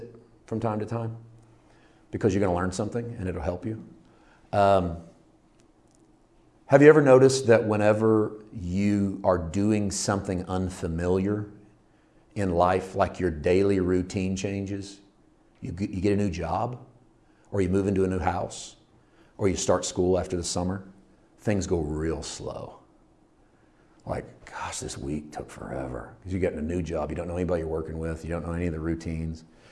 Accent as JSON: {"language": "English", "region": "Missouri", "country": "United States", "tie": "born or raised there", "said": "I grew up in Missouri, and right along the Mississippi River"}